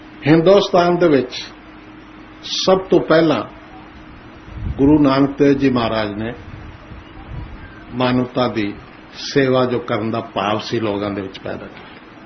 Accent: Sarai Naga, Punjab, India; born there; ਸਰਾਏ ਨਾਗਾ। ਉਸ ਵੇਲੇ ਉਸ ਪਿੰਡ ਦਾ ਨਾਂ ਮੱਤੇ ਦੀ ਸਾਂ ਸੀ।

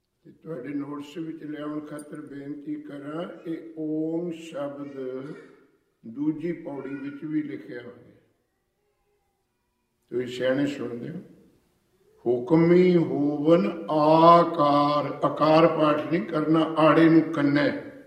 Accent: Punjab, India; ਉਦੋਂ engineering college ਨਹੀਂ ਸੀ ਹੁੰਦਾ ਨੇੜੇ ਤੇੜੇ, ਤੇ ਸਾਡਾ ਪਿੰਡ ਹੈ ਪਟਿਆਲੇ ਕੋਲ, ਐਡਮਿਸ਼ਨ ਮਿਲੀ ਸੀ ਕਰਨਾਲ ਜਾ ਕੇ

